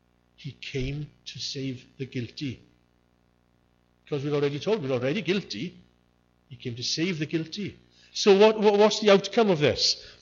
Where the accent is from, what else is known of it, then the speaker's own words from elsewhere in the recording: Yorkshire and the Humber, United Kingdom; So I'm from Yorkshire. I was born in Yorkshire. I know I don't sound Yorkshire, but I was born in Yorkshire.